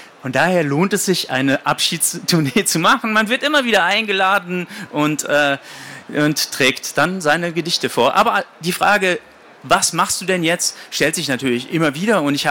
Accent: Essen, North Rhine-Westphalia, Germany; ein Katernberg ist ein Stadtteil meiner Heimatstadt Essen.

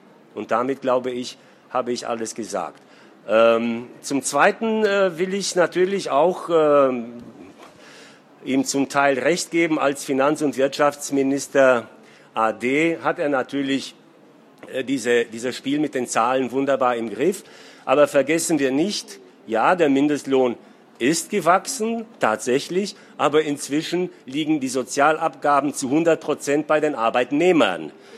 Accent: Romania; now in Germany; muss ich Angst haben, wenn ich morgen nach Bukarest fliege, dass ich festgenommen werde, weil ich meine alte Heimat diffamiert habe

